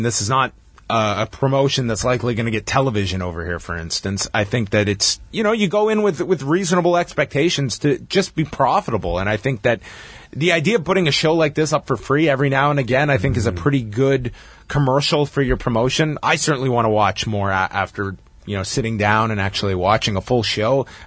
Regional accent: England, United Kingdom; I may be a little biased here as I'm English, but nothing beats a UK crowd in my view.

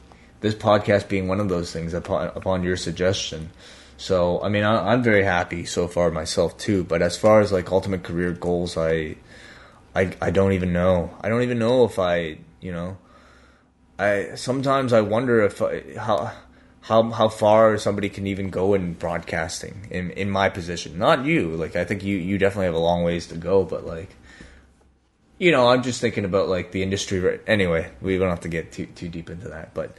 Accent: Hong Kong; I mean, I came from Hong Kong

